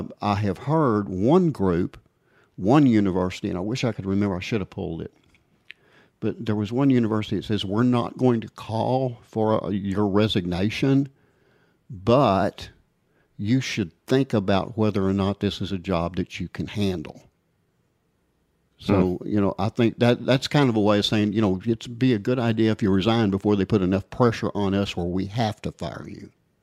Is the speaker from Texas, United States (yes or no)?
yes; Texas, United States; being a Texan, I got a pretty good idea what Texans think about different issues